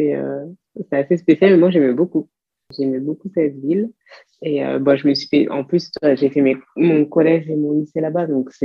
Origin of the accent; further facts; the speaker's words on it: Reims, Grand Est, France; also born or lived in Creil; On a déménagé à Reims et j'ai grandi là-bas.